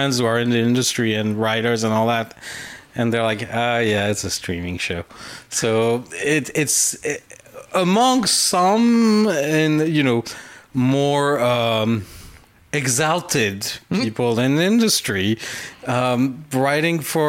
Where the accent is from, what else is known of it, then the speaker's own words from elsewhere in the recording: France; You know, I grew up in France.